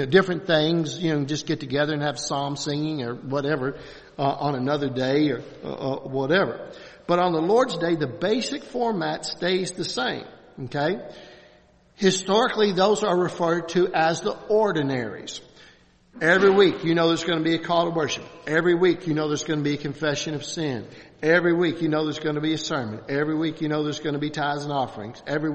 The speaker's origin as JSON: {"language": "English", "town": "Louisville", "region": "Kentucky", "country": "United States", "tie": "born or raised there", "said": "For me, growing up in Louisville was 55% Catholic."}